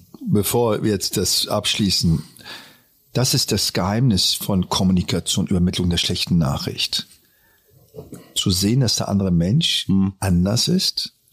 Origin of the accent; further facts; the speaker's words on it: Berlin, Germany; Ich bin hier aufgewachsen im Wedding und da hatten wir Gastarbeiterklassen.